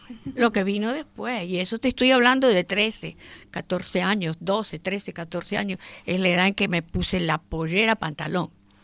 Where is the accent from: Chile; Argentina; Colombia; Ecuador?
Argentina; also born or lived in Venezuela; now in Spain; Yo soy argentina, he vivido en Venezuela muchos años, la mitad de mi vida, y soy extranjera. Y sé lo que es venir aquí de vieja